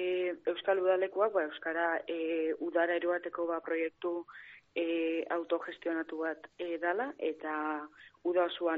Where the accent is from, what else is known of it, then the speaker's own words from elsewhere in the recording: Goñi, Navarre, Spain; Nik ustot, ni geixen bat Goñikoa naiz